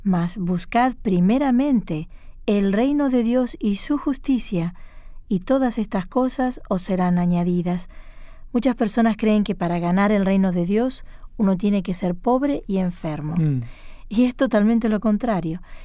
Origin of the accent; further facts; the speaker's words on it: Argentina; moved away; cuando salí de Argentina, que es mi tierra natal, tuve que dejar atrás varias cosas.